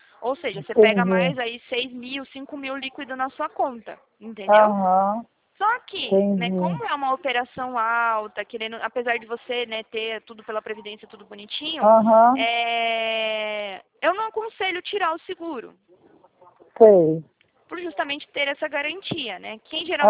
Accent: Prudentópolis, Paraná, Brazil; born there; sou daí do Sul, eu sou calcanhar vermelho, né? Do Paraná. Nasci aí no Prudentópolis, não sei se você conhece, é mais interiorzinho aí, perto de Guarapuava.

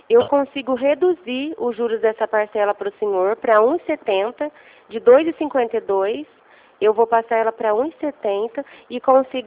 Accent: Ribeirão Preto, São Paulo, Brazil; eu sou aqui de Ribeirão Preto

